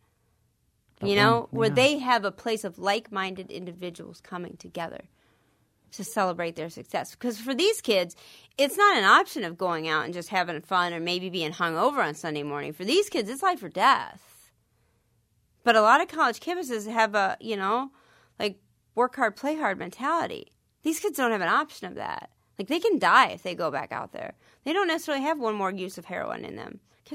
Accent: Texas, United States; And I'm taking it kind of back to my home state. So this is the 360 about it all, because now I'm really taking it back to where I'm from.

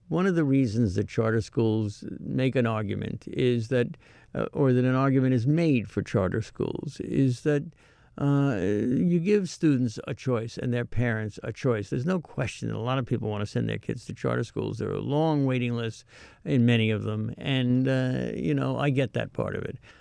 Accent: New York City, New York, United States; If you were upper middle class, growing up in Manhattan where I did, your parents may have sent you to Horace Mann

